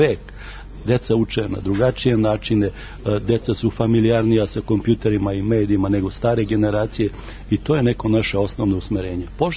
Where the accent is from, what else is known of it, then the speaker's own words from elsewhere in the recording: Novi Sad, Vojvodina, Serbia; Ja sam inače Novosađanin